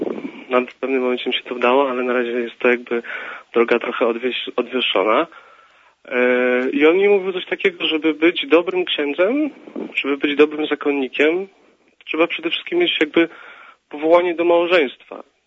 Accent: Kraków, Lesser Poland, Poland; Ja studiuję, jestem z Krakowa, studiuję w tej chwili filozofię

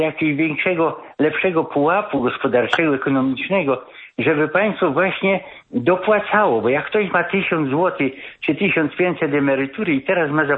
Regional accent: Gdańsk, Pomeranian Voivodeship, Poland; U nas w Gdańsku, pamiętam, 3 lata temu nasz prezydent

